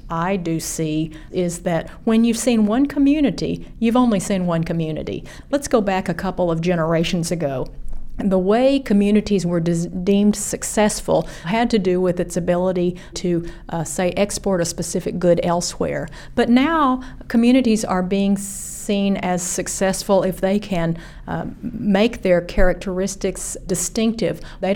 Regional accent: Arkansas, United States; also born or lived in Oklahoma; Having been born in Oklahoma and growing up in Arkansas, my parents were from China. So I hear my parents spoke Mandarin and I spoke English because they wanted me to assimilate.

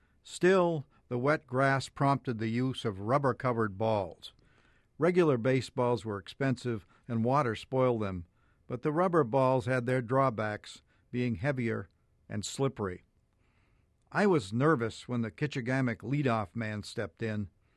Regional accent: Woodstock, Vermont, United States; had a baseball team that sometimes came the 10 miles south to my hometown of Woodstock to play a team I belonged to, on the diamond at Vail Field. It was the early 50s, and I was about 12 years old.

